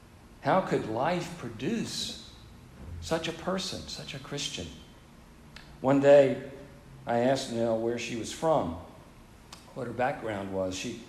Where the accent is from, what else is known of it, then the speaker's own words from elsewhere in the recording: Charlotte, North Carolina, United States; I grew up in Charlotte, North Carolina, the child of progressive and socially enlightened parents. But growing up in the South